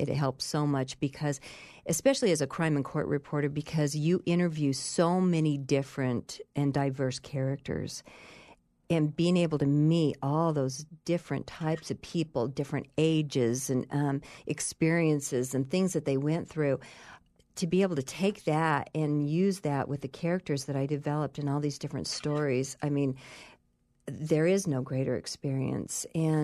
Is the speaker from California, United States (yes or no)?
yes; San Diego, California, United States; now in Blackfoot, United States; I'm originally from San Diego.